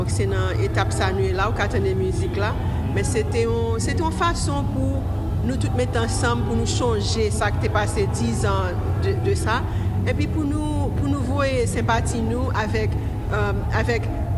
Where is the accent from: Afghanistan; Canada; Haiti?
Haiti; Ouest; J'ai grandi dans Bel Air.